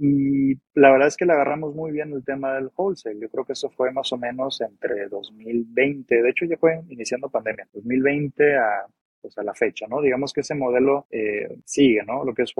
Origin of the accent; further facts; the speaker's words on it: United States; Yo soy de Estados Unidos